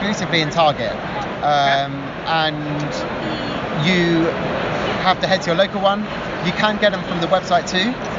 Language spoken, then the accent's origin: English; England, United Kingdom; We're from England. We've never done a convention, a PAX convention before